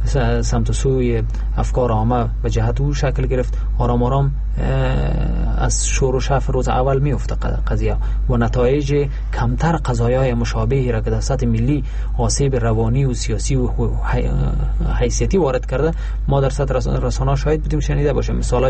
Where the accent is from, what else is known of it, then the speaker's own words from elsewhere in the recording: Afghanistan; ما به عنوان یک افغانی که هر روز دسترسی به رسانه دارم،